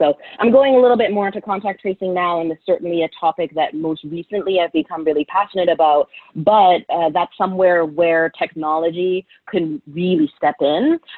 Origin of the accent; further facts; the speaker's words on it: Canada; And so I'm in Canada, I'm Canadian, and so focusing on the Canadian perspective